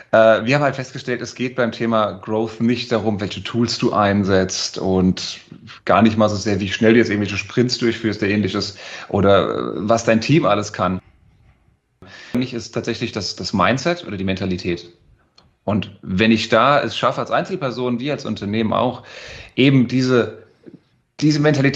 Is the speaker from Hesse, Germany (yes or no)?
yes; Frankfurt, Hesse, Germany; ich bin Frankfurter Bub geboren und aufgewachsen